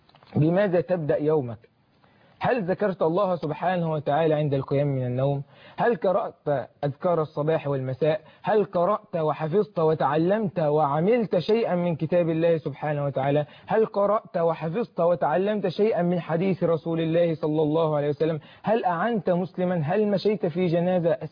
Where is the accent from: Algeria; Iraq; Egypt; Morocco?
Egypt; أوجه كلماتي لأحبابي، لأبناء بلدي مصر الحبيب،